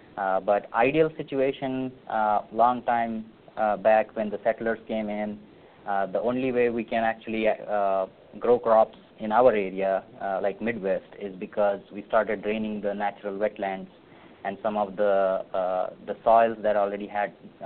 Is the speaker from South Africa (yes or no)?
no; India; now in United States; So I'm from India. I did my undergraduate and master's in agricultural engineering from India